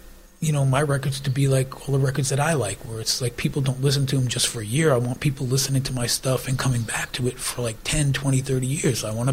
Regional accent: United States; also born or lived in New Jersey / New York / Boston; Back east.

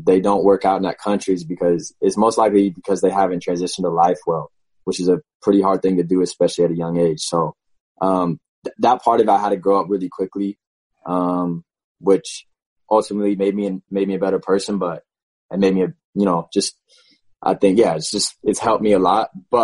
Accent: Seattle, Washington, United States; especially growing up in Seattle as well, it wasn't when you wore clothing, it was you're wearing it to be warm and to be comfortable.

